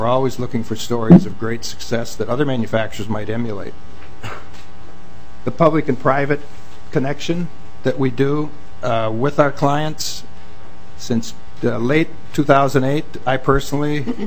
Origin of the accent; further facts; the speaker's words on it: Minnesota, United States; I'm from Greater Minnesota